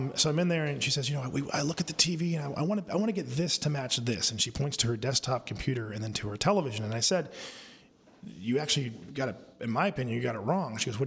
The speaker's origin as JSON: {"language": "English", "town": "Napa", "region": "California", "country": "United States", "tie": "born or raised there", "said": "growing up in Napa, I played well."}